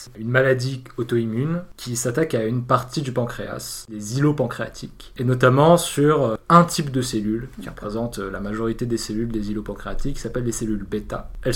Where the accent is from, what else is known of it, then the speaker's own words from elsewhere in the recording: Avignon, Provence-Alpes-Côte d'Azur, France; born there; 20 ans, je suis en 3e année de licence à Sorbonne Université spécialisée en sciences de la Terre. Je suis né à Avignon en 98.